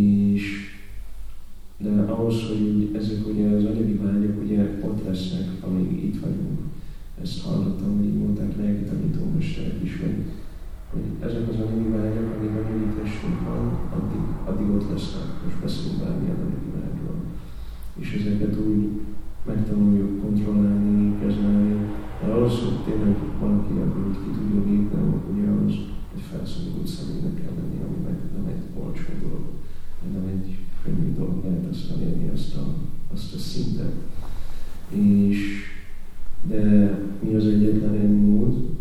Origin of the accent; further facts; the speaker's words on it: Hungary; Hogy igazából milyen szerencsések vagyunk, mert most itt megszülettünk Magyarországon, felnőttünk